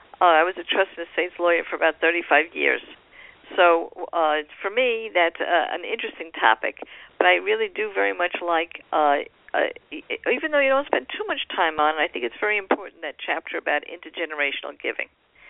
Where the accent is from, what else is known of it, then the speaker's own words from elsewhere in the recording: New York, United States; I'm personally a New Yorker, I think like you.